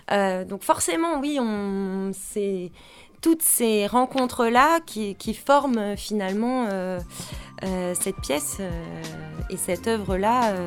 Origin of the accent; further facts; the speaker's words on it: France; chez nous en France